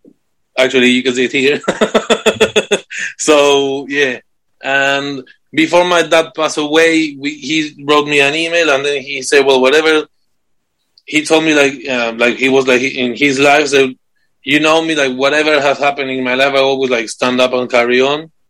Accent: Argentina; English is a second language; moved away as an adult; also born or lived in United States; now in United Kingdom; Well, I'm from Argentina.

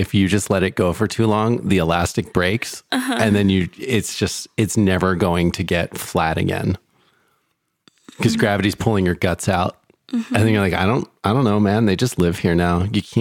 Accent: Philadelphia, Pennsylvania, United States; so I missed it, and I grew up in Philly.

